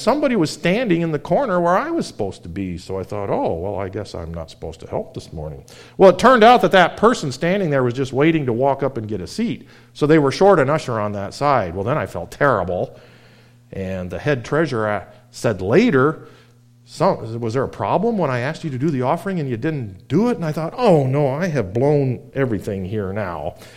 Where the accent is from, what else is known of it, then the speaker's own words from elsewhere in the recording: New York, United States; when I was in the youth group at our church growing up in New York